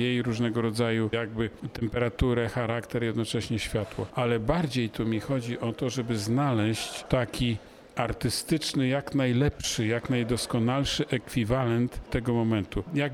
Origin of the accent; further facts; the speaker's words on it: Dołhobrody, Lublin Voivodeship, Poland; Rzeka Bug, ponieważ ja nad tą rzeką się urodziłem, wychowałem we wsi Dołhobrody, powiat Włodawa, niedaleko takiego sanktuarium bardzo ważnego w Kodniu, Matki Boskiej Kodeńskiej nad Bugiem.